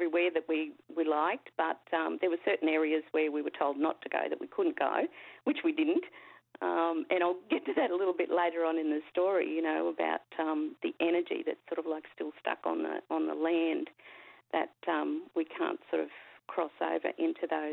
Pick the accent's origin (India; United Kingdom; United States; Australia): Australia; Mitchell, Queensland; also born or lived in Roma; now in Ipswich, Australia; Oh, my country is Goongari country. I was born in Roma but grew up on the Mitchell Yumba until I was about 12. So, that's my country.